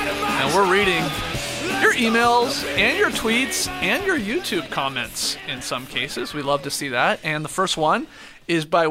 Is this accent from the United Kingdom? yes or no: no; Canada; I'm Canadian